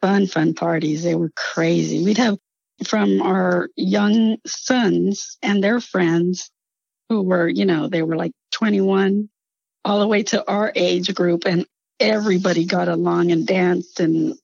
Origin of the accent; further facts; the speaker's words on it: Laredo, Texas, United States; We grew up in Laredo together.